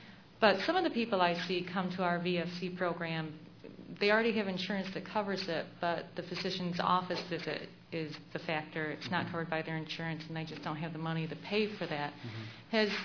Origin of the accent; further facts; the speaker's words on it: New York, United States; I'm from New York, and I just need some clarification.